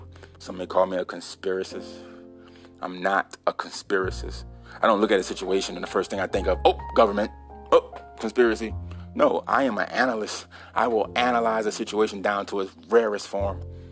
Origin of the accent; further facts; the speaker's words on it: United States; And I say we because I'm an American.